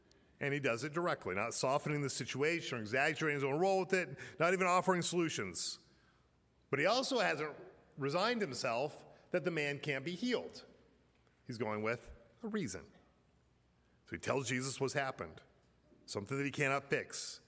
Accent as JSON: {"language": "English", "region": "Colorado", "country": "United States", "tie": "born or raised there", "said": "I grew up in Colorado, so you know I had the chance of driving in icy conditions."}